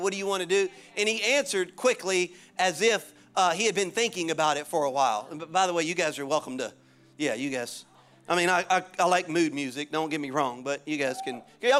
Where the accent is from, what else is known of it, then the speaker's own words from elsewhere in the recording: Louisiana, United States; I mean, I'm from Louisiana originally. I'm a Cajun, but I know that's high.